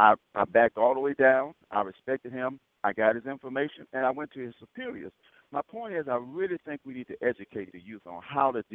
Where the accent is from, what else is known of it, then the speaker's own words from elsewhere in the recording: Selma, Alabama, United States; In the 60s, I grew up in Selma.